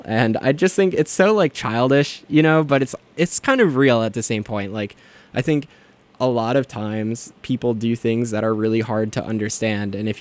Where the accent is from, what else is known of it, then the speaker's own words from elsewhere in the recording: Midwest, United States; No shade at the Midwest. That's my hometown, represent.